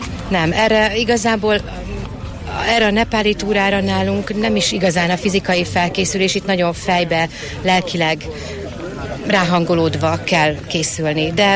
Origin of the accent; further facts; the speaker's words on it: Hajdúböszörmény, Hajdú-Bihar, Hungary; Mi Hajdúbiharból jöttünk, én Hajdúböszörményből, a nővérem Debrecenből.